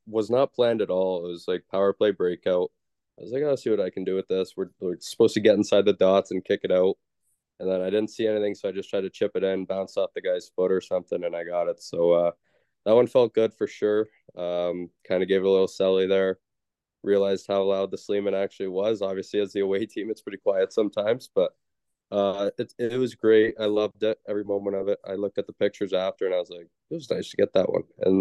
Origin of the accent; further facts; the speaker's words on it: London, Ontario, Canada; Obviously, I loved living in London. I kind of grew up in that area